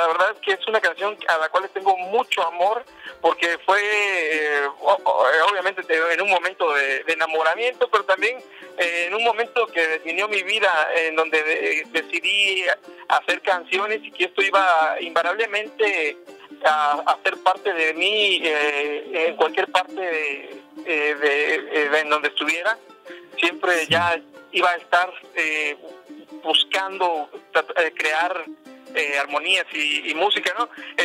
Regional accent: Veracruz, Mexico; moved away as an adult; also born or lived in Mexico City; me salí del puerto de Veracruz en el 2003, terminando la carrera de comunicación ahí en la Universidad Veracruzana

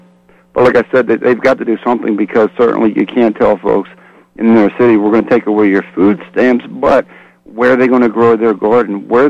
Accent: United States; Well, I'm second generation American.

